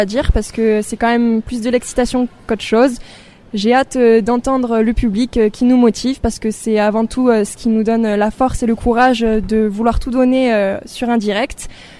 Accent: Bergerac, Nouvelle-Aquitaine, France; je suis toujours restée dans mon Périgord qui me tient vraiment à cœur, tout particulièrement Bergerac

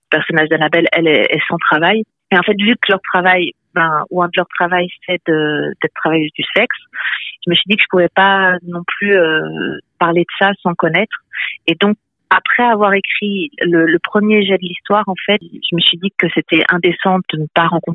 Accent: France; now in Belgium; moi, je suis française qui vit en Belgique depuis 24 ans. Donc, c'est vrai que je connais les deux pays.

